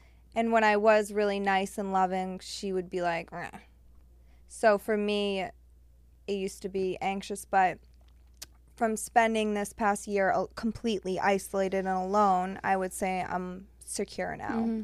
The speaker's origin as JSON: {"language": "English", "region": "Massachusetts", "country": "United States", "said": "Like, you go back to where I'm from. I'm from Massachusetts."}